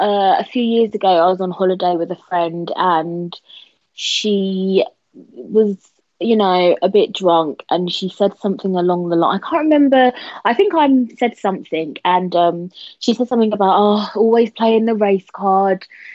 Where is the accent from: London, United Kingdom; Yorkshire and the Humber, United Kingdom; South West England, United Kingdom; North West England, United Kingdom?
London, United Kingdom; I was born and raised in London, and this is how I speak.